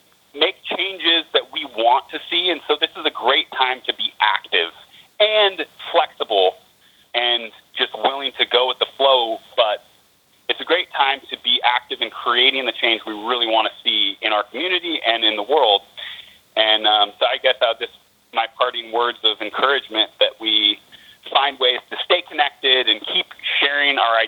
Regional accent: Port Townsend, Washington, United States; I was born and raised in Port Townsend, and my parents were and are activists.

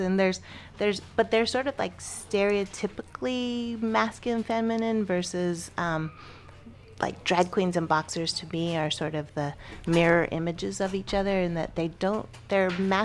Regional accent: Utah, United States; I'm from Utah originally, and Utah is one of those states that's just like stunningly gorgeous.

